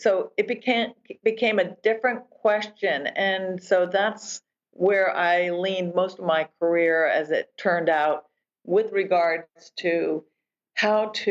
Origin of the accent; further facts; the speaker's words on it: New Jersey, United States; I grew up in New Jersey, and my father was also a food scientist working for General Foods